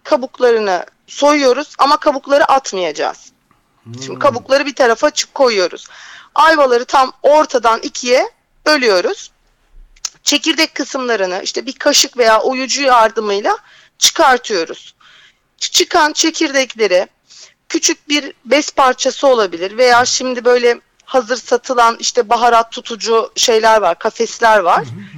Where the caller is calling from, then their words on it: Bodrum, Muğla, Turkey; ben Bodrum'dan.